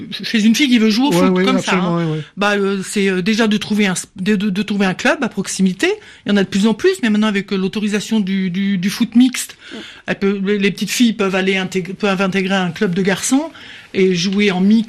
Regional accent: Grand Est, France; moi je suis originaire des Ardennes, au fin fond de mes Ardennes, là-bas, excentré.

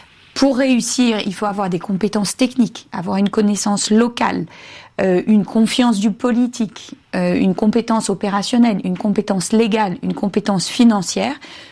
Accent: Amiens, Hauts-de-France, France; J'ai grandi à Amiens, comme notre cher président.

